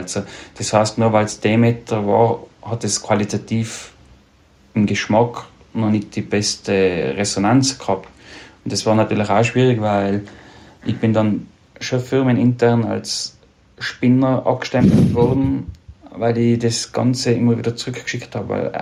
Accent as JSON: {"language": "German", "region": "Tyrol", "country": "Austria", "said": "Wenn ich als Tiroler dickes Fell habe"}